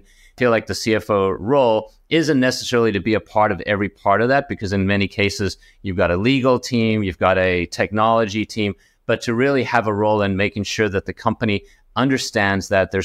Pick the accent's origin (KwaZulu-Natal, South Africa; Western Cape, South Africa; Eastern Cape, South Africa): Western Cape, South Africa; Cape Town; I grew up in Cape Town, South Africa.